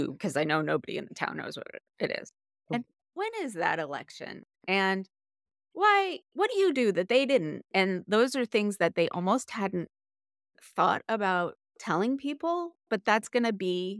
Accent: Lexington, Massachusetts, United States; I'm from Lexington, Massachusetts, that part of Indiana. I'm actually not in Indiana at all.

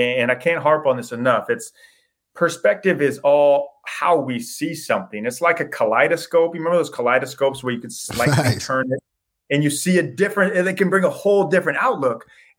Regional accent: Iowa, United States; So I grew up in the middle of nowhere cornfields of Iowa.

